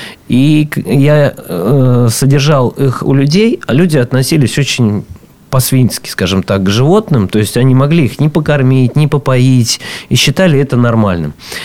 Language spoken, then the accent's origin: Russian; Khilovo, Pskov Oblast, Russia; born there; Родился я в деревне Хилово, это Порховский район, Псковская область, 80 километров от города Пскова.